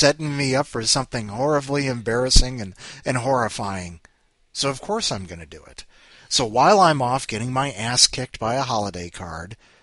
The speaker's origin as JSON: {"language": "English", "town": "Chicago", "region": "Illinois", "country": "United States", "tie": "born or raised there", "said": "I was raised in Chicago, so the Sears Tower and the John Hancock Building and all of that, we leveled them day after day."}